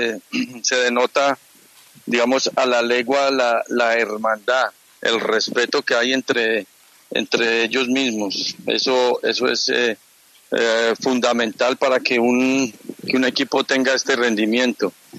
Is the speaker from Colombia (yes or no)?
yes; Colombia; esa satisfacción tan inmensa como colombiano y después como hombre del fútbol